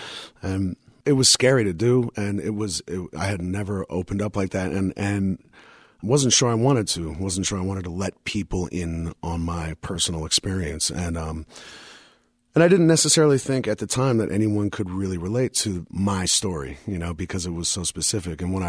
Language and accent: English; New York City, New York, United States; And it just made sense to me as a New Yorker. It was just something I didn't question. This was what was happening now. This was my city.